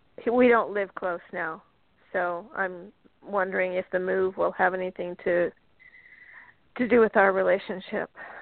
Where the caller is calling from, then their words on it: Florida, United States; Florida. It's Florida, a Georgia number, but I'm in Florida.